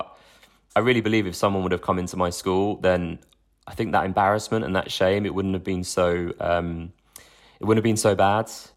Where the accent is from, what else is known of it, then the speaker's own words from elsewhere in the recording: London, United Kingdom; I'm from London, I went to Manchester to study